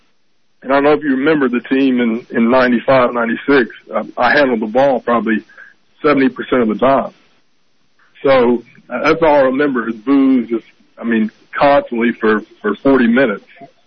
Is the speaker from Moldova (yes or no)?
no; Nashville, Tennessee, United States; I'm from Nashville.